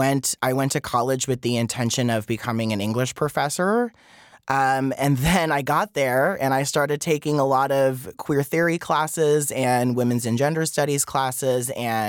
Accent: Wisconsin, United States; And I remember even when I was growing up in Wisconsin, I did not have the language at the time to talk about what I was experiencing and witnessing and feeling.

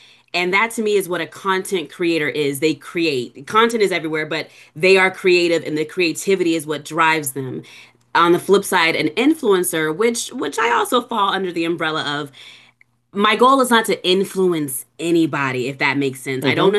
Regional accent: San Diego, California, United States; growing up in Encanto, it being a diverse area, for me, there weren't a whole lot of people to share my love of fandom with. As a matter of fact, growing up, you know, Black in San Diego

